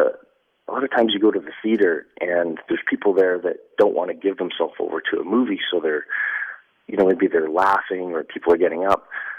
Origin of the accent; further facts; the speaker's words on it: Alberta, Canada; I remember growing up in Alberta and going camping in the fall